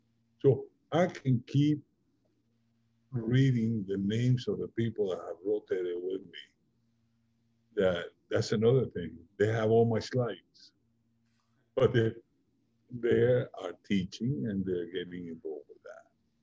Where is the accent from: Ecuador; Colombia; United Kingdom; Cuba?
Cuba; English is a second language; also born or lived in Spain; now in United States; when I came from Cuba to the United States, I did all my high school and everything here.